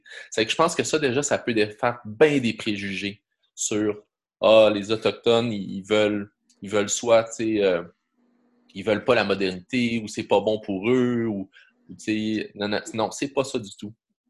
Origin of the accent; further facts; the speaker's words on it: Quebec, Canada; mais en tant que Québécois, c'était aussi l'histoire des pauvres francophones.